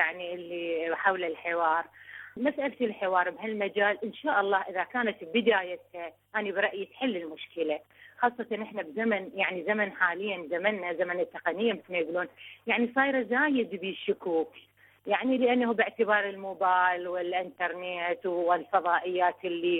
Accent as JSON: {"language": "Arabic", "town": "Baghdad", "region": "Baghdad Governorate", "country": "Iraq", "said": "من العراق بغداد، متزوجة صار 30 سنة"}